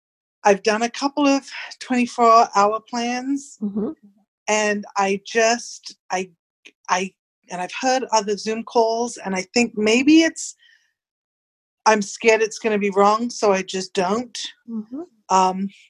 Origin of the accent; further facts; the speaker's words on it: England, United Kingdom; now in Sarasota, United States; I was raised in England.